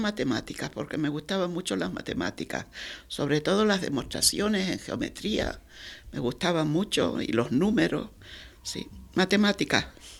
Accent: Betancuria, Canary Islands, Spain; born there; Nací en Fuerteventura, en Betancuria, es una de las Islas Canarias, el 21 del 6 de 1947.

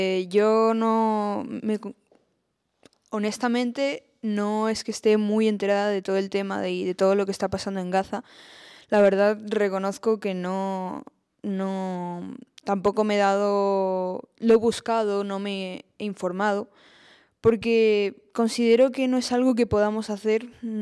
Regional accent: Ecuador; mi familia es de Ecuador y yo tengo familia ahí, tal vez si pasara algo en mi país, pues sí que me afectaría más.

